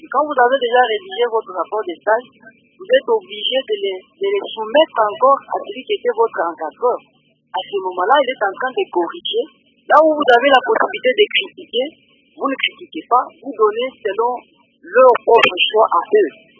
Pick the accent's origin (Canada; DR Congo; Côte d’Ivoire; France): DR Congo; Kananga, Kasaï-Central; Oui, donc il y a un problème chez nous à Kananga.